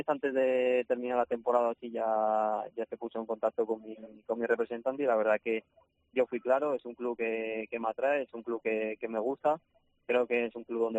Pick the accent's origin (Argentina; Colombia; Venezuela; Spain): Spain; Logroño, La Rioja; yo particularmente vengo de Logroño y, bueno, venir aquí a Mallorca pues es un cambio importante